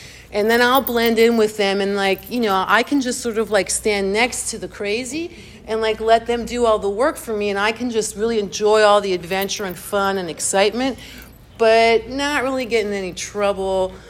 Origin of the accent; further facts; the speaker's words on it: Virginia, United States; now in New York, United States; So I moved to New York from Virginia where I grew up, and I get to New York